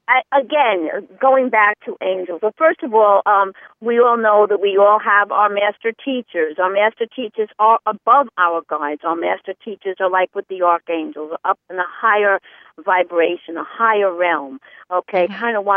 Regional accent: Bayside, New York, United States; I grew up in Bayside

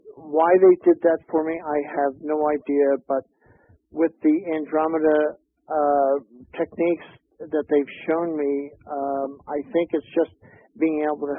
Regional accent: Philadelphia, Pennsylvania, United States; born there; Philadelphia. And I used to race in Acco Dragway, Cecil County, Maryland, Vineland, all around those areas.

